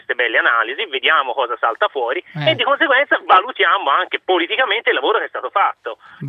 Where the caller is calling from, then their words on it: Florence, Tuscany, Italy; Infatti vengo da Firenze, ma insomma comunque